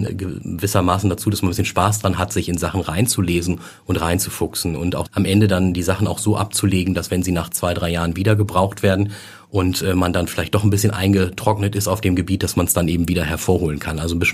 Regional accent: North Rhine-Westphalia, Germany; now in Hamburg, Germany; Nordrhein-Westfalen ist mein Zuhause, meine Heimat.

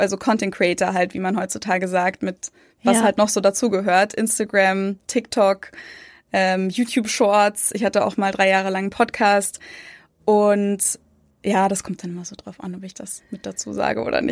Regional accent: Germany; meistens sage ich, ja, ich komme aus Deutschland

